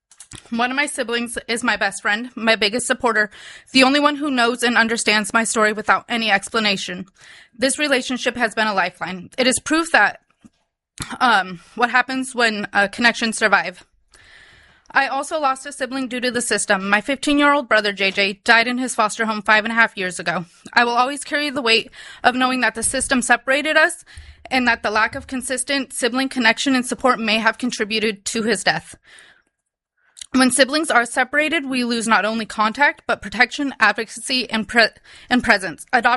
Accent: Anchorage, Alaska, United States; and I am from Anchorage.

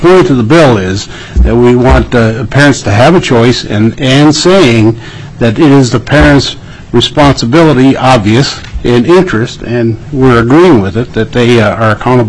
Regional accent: Alaska, United States; I'm from the Mats. I represent the Mat-Su Borough School District.

